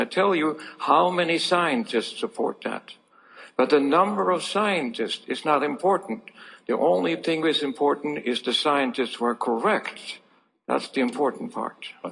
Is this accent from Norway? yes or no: yes; Norway; English is a second language; And thirdly, I am from Norway, so why should I worry?